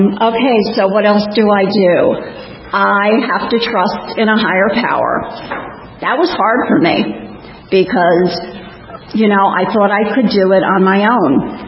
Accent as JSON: {"language": "English", "region": "New Jersey", "country": "United States", "said": "I'm from Central Jersey"}